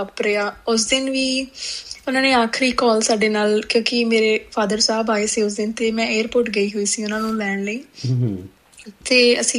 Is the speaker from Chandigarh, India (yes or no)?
yes; Chandigarh, India; ਮੈਂ ਚੰਡੀਗੜ੍ਹ ਤੋਂ ਬਿਲੋਂਗ ਕਰਦੀ ਹਾਂ।